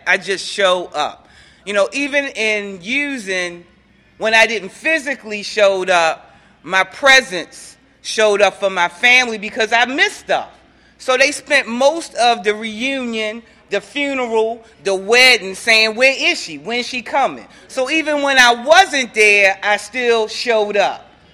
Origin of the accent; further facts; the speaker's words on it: Baltimore, Maryland, United States; I'm from Baltimore originally. I'm an only child, too.